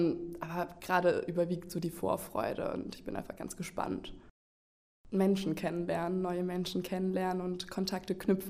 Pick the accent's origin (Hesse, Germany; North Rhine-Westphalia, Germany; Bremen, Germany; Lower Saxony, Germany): North Rhine-Westphalia, Germany; Cologne; ich komme aus Köln und gehe nach Uganda mit Tjana.